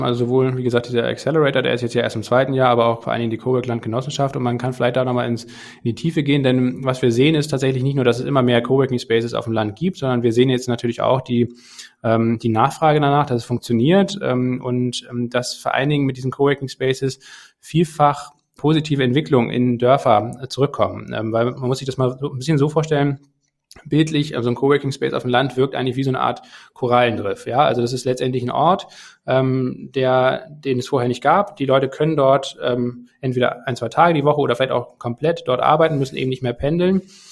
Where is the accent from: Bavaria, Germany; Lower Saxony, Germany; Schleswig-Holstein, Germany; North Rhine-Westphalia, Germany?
Schleswig-Holstein, Germany; Kiel; moved away as an adult; Kiel, meine Heimatstadt. Immer wenn ich da jetzt wieder hinkomme regelmäßig, dann hat sich da wieder irgendwas getan und das ist kein Vergleich mehr, diese Stadt, wie vor 12 Jahren, als ich dort fürs Studium dann weggezogen bin.